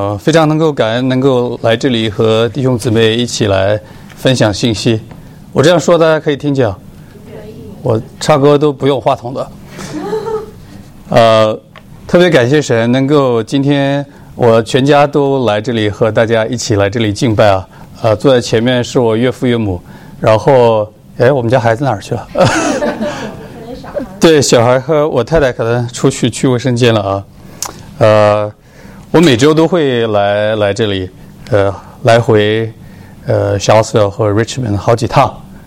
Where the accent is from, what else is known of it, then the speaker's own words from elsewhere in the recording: Wuhu, Anhui, China; now in United States; 我是安徽芜湖人，80后，我是从农村长大的，我的爸爸妈妈连中文都不认识